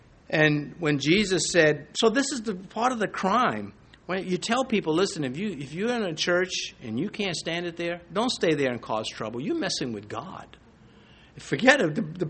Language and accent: English; United States; Submit? I'm an American. I'm free to not submit all the time.